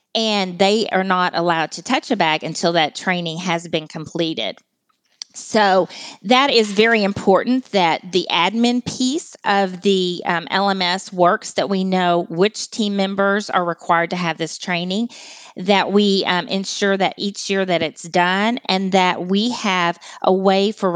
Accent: Texas, United States; accent: Texas; So you will definitely hear my Texas accent too.

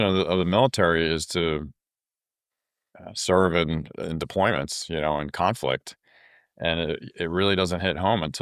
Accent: West Chester, Pennsylvania, United States; I grew up in Westchester, PA, which is right outside of Philadelphia.

